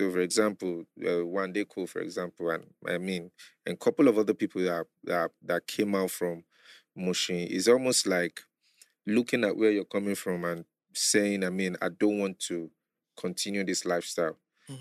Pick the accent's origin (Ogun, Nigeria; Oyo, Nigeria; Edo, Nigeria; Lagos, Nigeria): Lagos, Nigeria; Born and bred in Lagos.